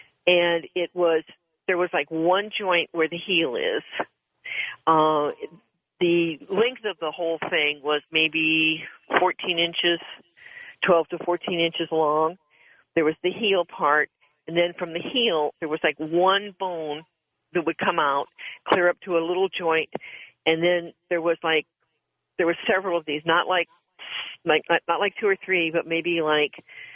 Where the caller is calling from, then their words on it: Ohio, United States; Yes, I am calling you from Ohio.